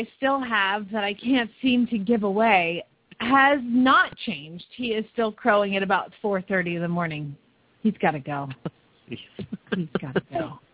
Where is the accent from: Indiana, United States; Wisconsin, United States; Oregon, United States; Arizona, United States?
Arizona, United States; Phoenix; from Phoenix, Arizona.